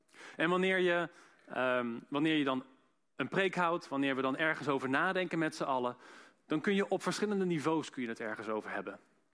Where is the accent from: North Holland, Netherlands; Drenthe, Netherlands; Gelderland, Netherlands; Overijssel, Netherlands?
Gelderland, Netherlands; Ede; Ik ben hier samen met mijn vrouw en kinderen. We komen uit Ede.